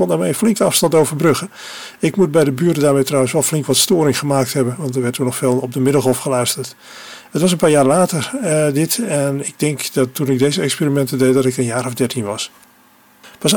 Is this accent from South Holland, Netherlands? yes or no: yes; Dordrecht, South Holland, Netherlands; zwierven wij door de wijk in Dordrecht, Wielwijk, waar ik ben opgegroeid.